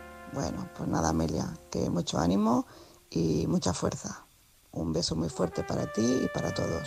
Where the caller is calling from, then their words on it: Tarragona, Catalonia, Spain; corresponsal de Tarragona